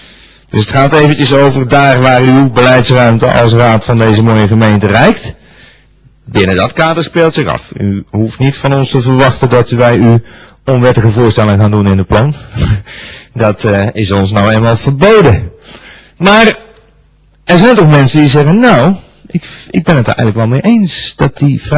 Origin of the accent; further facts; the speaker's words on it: North Brabant, Netherlands; Ja, als Brabander kan ik u wel zeggen dat intensieve vleesvarkenshouderij anders ruikt dan melkveehouderij.